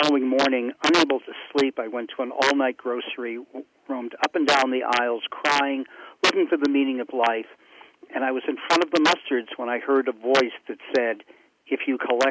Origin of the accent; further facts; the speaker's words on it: New England, United States; my beloved Red Sox, I'm from New England, so of course I'm a Red Sox fan.